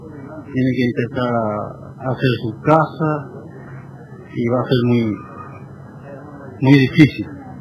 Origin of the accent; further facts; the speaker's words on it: Paraguay; Yo soy paraguayo y hay muchos paraguayos que viven acá